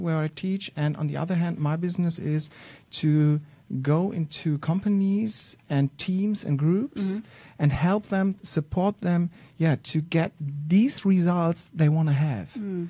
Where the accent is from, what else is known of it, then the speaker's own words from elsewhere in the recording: Bielefeld, North Rhine-Westphalia, Germany; English is a second language; in my hometown Bielefeld